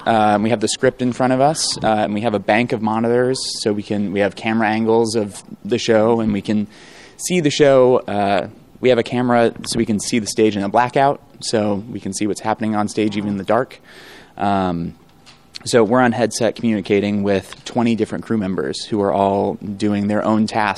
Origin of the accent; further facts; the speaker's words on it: Chicago, Illinois, United States; I grew up here in Chicago. I'm one of the stage managers on the Frozen tour. Went to school up at DePaul University up in Lincoln Park.